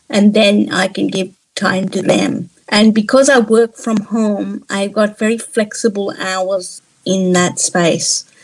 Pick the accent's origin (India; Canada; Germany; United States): India; born there; moved away; also born or lived in New Zealand / Australia; I was born in India and I moved to New Zealand and Australia